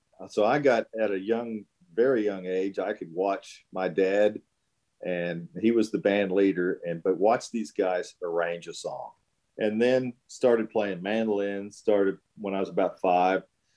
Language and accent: English; Warren, Ohio, United States; I grew up in Warren, Ohio, which is eastern Ohio, right in the Steel Valley, right between Cleveland and Pittsburgh